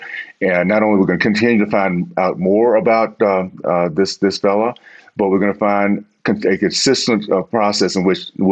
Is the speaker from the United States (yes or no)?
yes; Deep South, United States; I grew up in the Deep South, and at 16 years old, I kind of recognized that there are two types of racists.